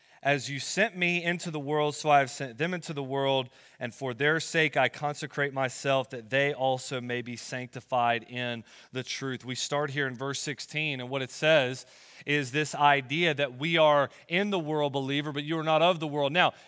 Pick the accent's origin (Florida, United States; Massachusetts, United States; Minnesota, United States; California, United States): Florida, United States; I'm from Florida. I'm from North Florida. And where I come from in Florida, Northeast Florida, it is Southeastern Conference football country.